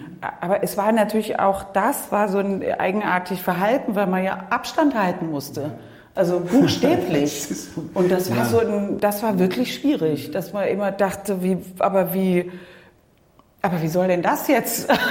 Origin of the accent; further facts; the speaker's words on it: Cologne, North Rhine-Westphalia, Germany; Also ich bin in Köln aufgewachsen